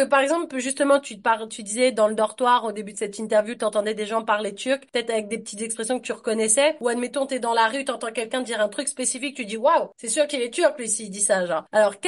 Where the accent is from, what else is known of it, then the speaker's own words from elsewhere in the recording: Paris, Île-de-France, France; moi je viens de Paris en France.